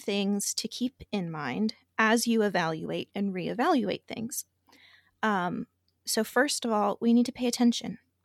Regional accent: the South, United States; I'm from the South.

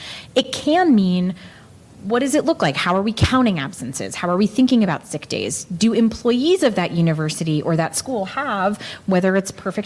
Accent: New York, United States; So, like, I grew up in the New York metro area where there's, like, a gajillion Jews

